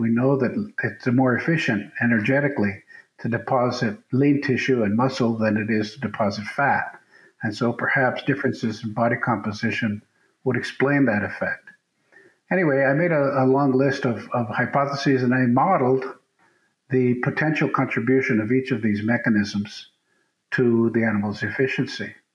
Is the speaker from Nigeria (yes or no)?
no; Australia; moved away as an adult; now in Davis, United States; I came from Australia to UC Davis as a faculty member, assistant professor, in 1991